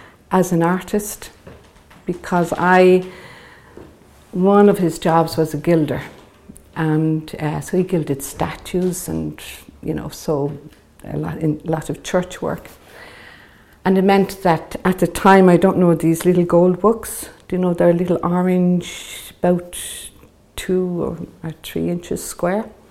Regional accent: Dublin, Leinster, Ireland; I was born at the second lock, Grand Canal, just where the Lewis Line stops now. And so I was there for 7 years.

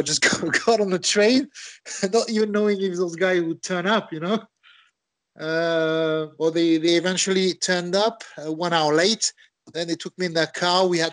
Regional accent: France; English is a second language; as you know, I'm French and I grew up in France.

